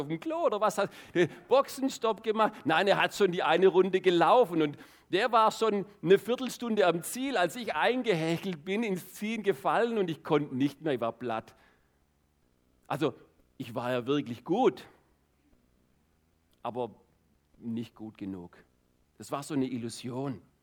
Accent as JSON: {"language": "German", "region": "Baden-Württemberg", "country": "Germany", "said": "ich bin regelmäßig bei uns im Schwarzwald so 10, 12, 15 Kilometer gejoggt"}